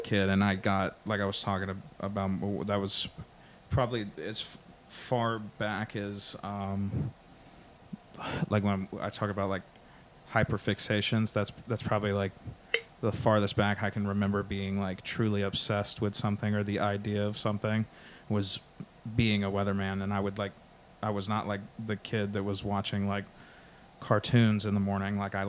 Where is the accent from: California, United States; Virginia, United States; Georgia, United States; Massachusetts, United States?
Virginia, United States; Newport News; And I am originally from Virginia, but not Richmond. I'm originally from Newport News.